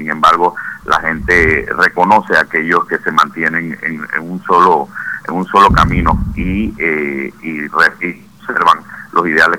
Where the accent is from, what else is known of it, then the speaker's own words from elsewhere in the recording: Panama; nosotros como panameños, como panameñistas también, sentimos que es algo que él merece muchos más honores de que el país debe reconocerle.